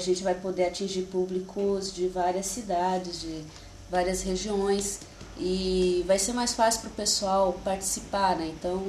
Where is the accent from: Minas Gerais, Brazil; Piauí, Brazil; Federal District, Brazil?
Minas Gerais, Brazil; Araguari; Passei minha infância lá, no Triângulo Mineiro. Araguari, aí um beijo pro povo aí.